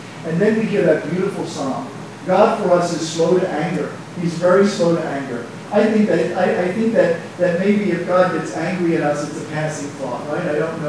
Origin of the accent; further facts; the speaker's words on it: Philadelphia, Pennsylvania, United States; I'm from Philadelphia, but I couldn't reach my family there because the cell service was discontinued.